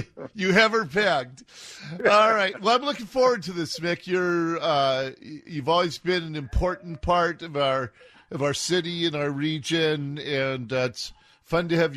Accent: Seattle, Washington, United States; I grew up in Seattle, grew up in Ballard, spent a lot of time at Northgate.

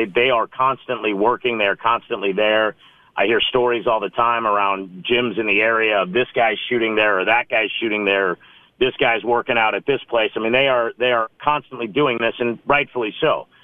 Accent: Las Vegas, Nevada, United States; the football team I grew up watching in Vegas

